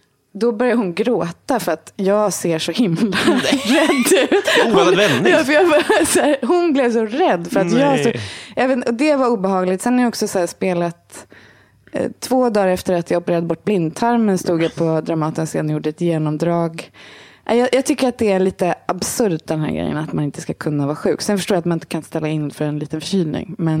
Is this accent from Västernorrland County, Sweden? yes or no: yes; Härnösand, Västernorrland County, Sweden; also born or lived in Gothenburg; jag föddes i Göteborg. Jaha. Sen flyttade jag till Härnösand.